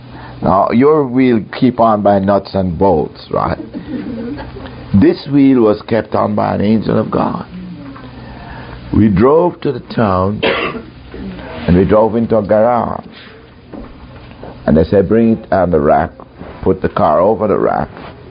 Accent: Jamaica; That's when I came from Jamaica.

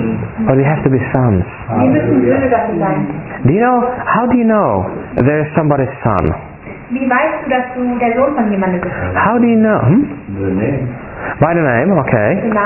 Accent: Czechia; English is a second language; I'm from the Czech Republic.

